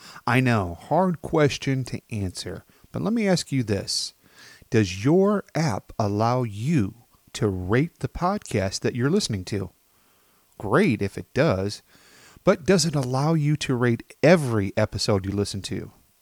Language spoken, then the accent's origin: English; Rockford, Illinois, United States; In this episode, I'll be reviewing a podcast that I found based in my hometown of Rockford, Illinois.